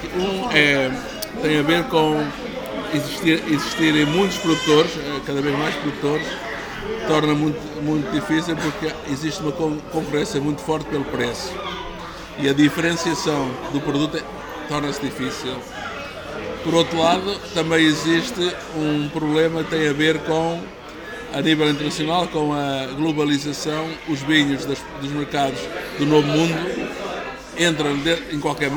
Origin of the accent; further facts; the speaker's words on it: Centro, Portugal; Eu sou natural de Fiscal, considerado de Barro, da região Bairradina